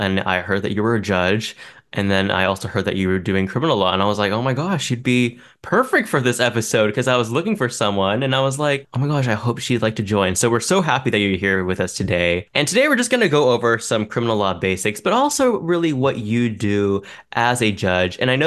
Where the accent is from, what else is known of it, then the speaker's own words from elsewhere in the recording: Canada; born there; So, of course, I'm also from Hong Kong as well. Well, I was born in Canada, but my entire family is from Hong Kong. Some of them are from Shanghai.